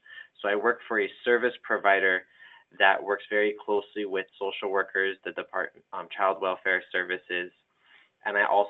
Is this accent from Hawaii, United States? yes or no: yes; Hawaii, United States; Well, I grew up on Hawaii Island.